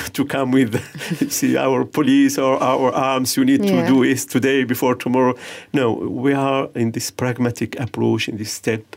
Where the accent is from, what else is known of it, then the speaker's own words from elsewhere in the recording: Tunisia; I come myself from Tunisia, a country with Muslim majority.